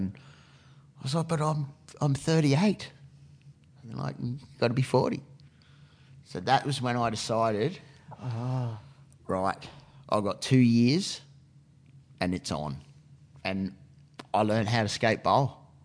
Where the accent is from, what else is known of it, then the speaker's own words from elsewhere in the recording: New South Wales, Australia; But growing up on the Central Coast, we never had a vert ramp.